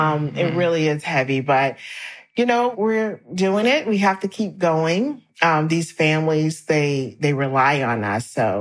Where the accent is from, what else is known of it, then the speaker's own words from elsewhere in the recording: South Carolina, United States; And so I'm from South Carolina. I grew up in church.